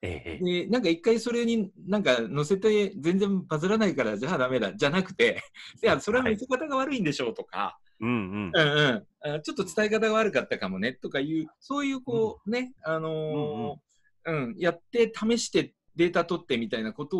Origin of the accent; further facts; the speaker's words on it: Saganoseki, Oita, Japan; 僕もまあ田舎出身でね、嵯峨野関町というところ出身で、たまに、うちの僕が生まれ育った前が海岸でしてね